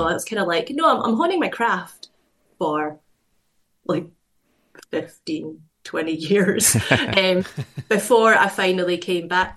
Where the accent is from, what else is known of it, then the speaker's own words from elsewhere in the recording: Scotland, United Kingdom; So I grew up near Glasgow